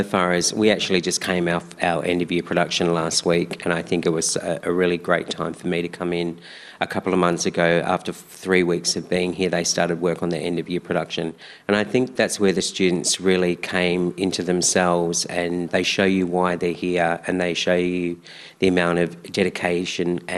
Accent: Mordialloc, Victoria, Australia; Well, growing up in Mordialloc was, you know, it was just sort of a normal environment for a kid to grow up in the suburbs, really.

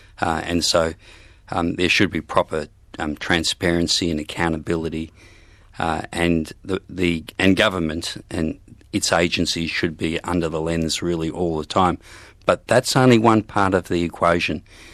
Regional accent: Footscray, Victoria, Australia; Grew up 200 metres from the ground. I grew up in Footscray.

